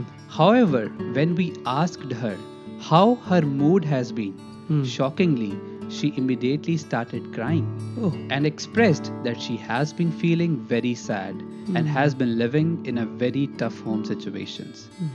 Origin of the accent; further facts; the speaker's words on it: northern India, India; moved away as an adult; now in United States; I was born and raised in Northern India.